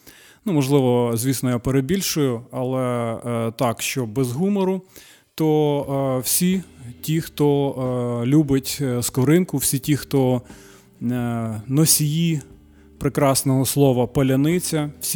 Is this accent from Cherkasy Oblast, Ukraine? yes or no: yes; Cherkasy Oblast, Ukraine; now in Kyiv, Ukraine; я сам не з Києва, я з Черкащини, Шевченків край, і вже 16-й рік я живу в Києві.